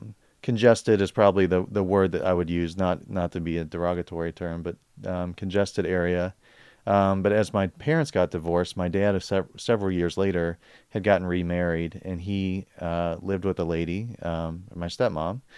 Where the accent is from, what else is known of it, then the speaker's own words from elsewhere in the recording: Cincinnati, Ohio, United States; Like Timmy said, we used to go to church together. I'm born and raised in Cincinnati, Ohio.